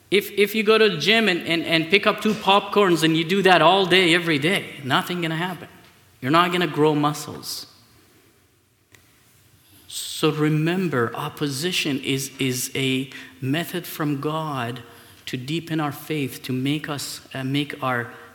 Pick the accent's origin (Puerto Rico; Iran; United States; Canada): Iran; Well, I grew up in Iran.